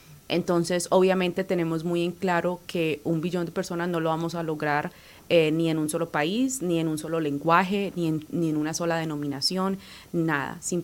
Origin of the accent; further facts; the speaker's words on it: Colombia; por eso me mandan a mí, que yo soy colombiana